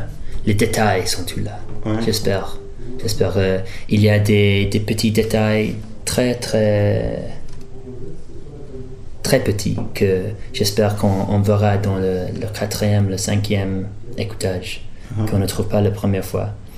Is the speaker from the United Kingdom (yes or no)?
yes; England, United Kingdom; French is a second language; Mais non, je suis anglais. Et si j'ai des problèmes à parler aujourd'hui, je ne suis pas stupide, mais j'ai des problèmes avec la langue.